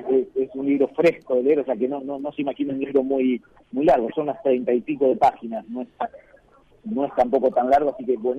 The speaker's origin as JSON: {"language": "Spanish", "country": "Argentina", "said": "como argentinos, nos está faltando seguir dando pasos de convivencia"}